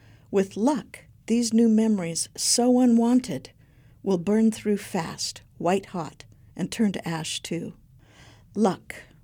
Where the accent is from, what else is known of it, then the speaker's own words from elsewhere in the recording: Chico, California, United States; now in Paradise, United States; I live in Paradise, and I love it. No one has been more surprised by this than me. I grew up in Chico, the college town just down the hill, and like many Flatlanders, I helped perpetuate local prejudices about the place.